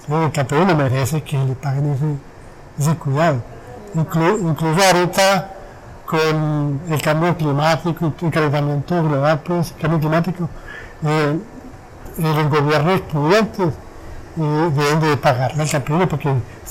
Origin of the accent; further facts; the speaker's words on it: Medellín, Antioquia, Colombia; moved away as an adult; also born or lived in Carmen de Atrato; Yo soy de Medellín, pero yo nací en el Chocó, Carmen de Atrato, me crié en Medellín y a los 22 años ya me fui a aventurar, como se dice, por Colombia.